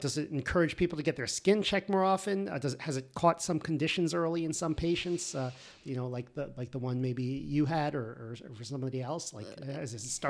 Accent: Connecticut, United States; I grew up in Connecticut, and so did my co-host Aaron here.

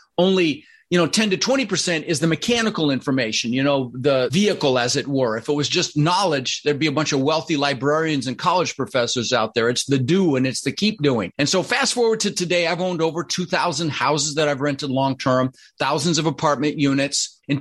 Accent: Denver, Colorado, United States; also born or lived in Netherlands; I was born in the Netherlands and, you know, in Holland. Think wooden shoes and windmills. And we struggled. We ended up in Denver, Colorado, and we didn't have much.

